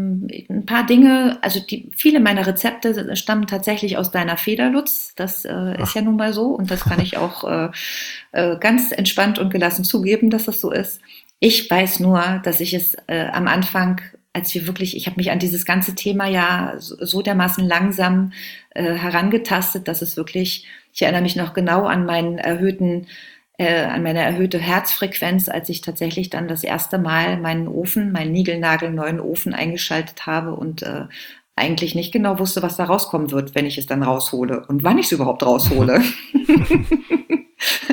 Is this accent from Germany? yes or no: yes; Germany; now in Sardinia, Italy; die ich backe in Sardinien als Deutsche, als ja, Exilantin auf einer Insel